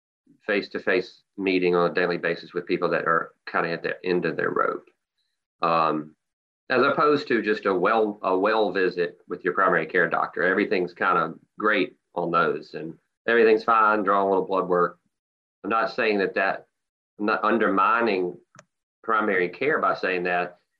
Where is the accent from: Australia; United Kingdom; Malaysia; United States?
United States; Mississippi; I had a great upbringing on the Mississippi Gulf Coast, a small town, blue collar town.